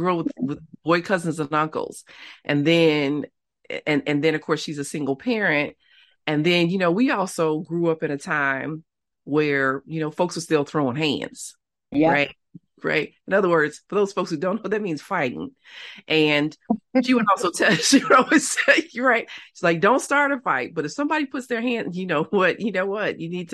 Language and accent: English; Chicago, Illinois, United States; And then also, again, I'm from Chicago. I spent part of my childhood in Inglewood, and anybody who's not from the Chicago area, Inglewood